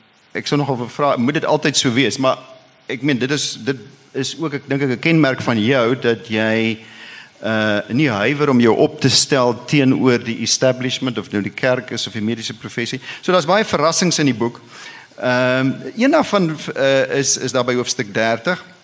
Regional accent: Free State, South Africa; Nou daar waar ek vandaan kom in die Vrystaat en met die Heidelbergse katekismus, is ons geleer, ons hooftaak is om God en die naaste te dien.

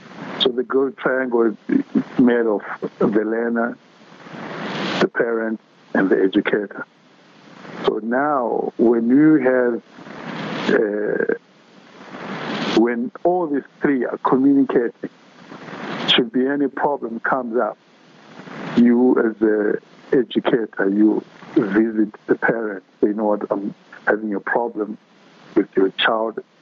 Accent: Zimbabwe; born there; prior to that I was in Zimbabwe. I was born in Zimbabwe, and we went to Accra.

